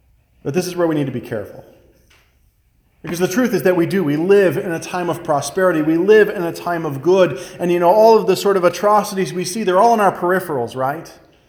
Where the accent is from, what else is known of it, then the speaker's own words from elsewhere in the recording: Michigan, United States; You know, growing up outside of Detroit, the Detroit Lions have been playing football for nearly 90 years on Thanksgiving Day.